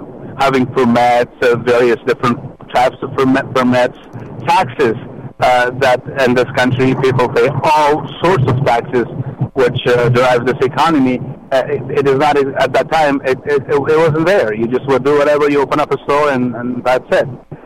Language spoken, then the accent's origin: English; Afghanistan; moved away; So when I came to this country from Afghanistan about 20 years ago or so